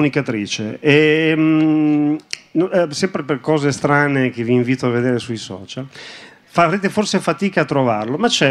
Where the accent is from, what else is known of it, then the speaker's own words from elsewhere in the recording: Bologna, Emilia-Romagna, Italy; perché io sono di Bologna, appunto.